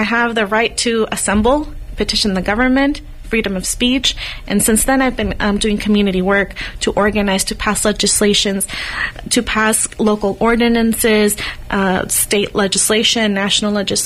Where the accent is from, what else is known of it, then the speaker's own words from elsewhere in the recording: Mexico; now in Napa, United States; So I was born in Mexico. I came undocumented with my mom, and we grew up in Napa. Or I grew up in Napa